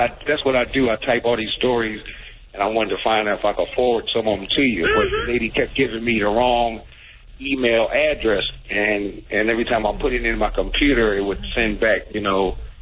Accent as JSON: {"language": "English", "town": "Philadelphia", "region": "Pennsylvania", "country": "United States", "said": "I'm originally from Philly"}